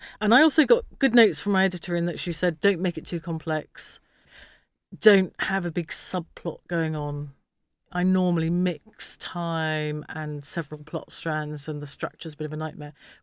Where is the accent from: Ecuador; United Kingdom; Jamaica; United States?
United Kingdom; London; born there; I was born in London, then my parents moved out, and I lived there till I was four.